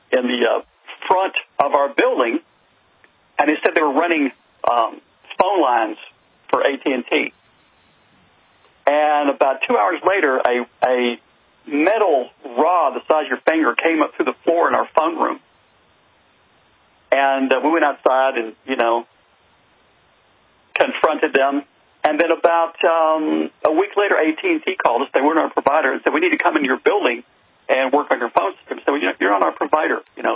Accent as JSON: {"language": "English", "region": "Texas", "country": "United States", "said": "I'm from Texas. I've got a 357 Magnum revolver."}